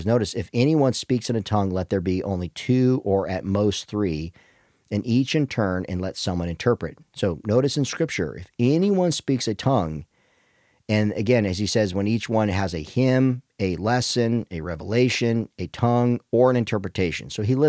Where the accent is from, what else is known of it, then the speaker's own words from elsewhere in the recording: United States; I'm speaking as an American and primarily spending my time in American churches from West Coast to East Coast